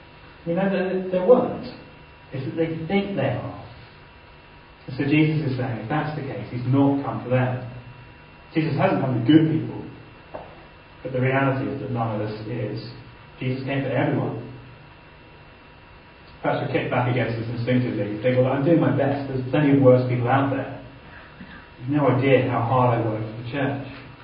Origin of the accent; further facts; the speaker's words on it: London, United Kingdom; I was brought up in London. I love London.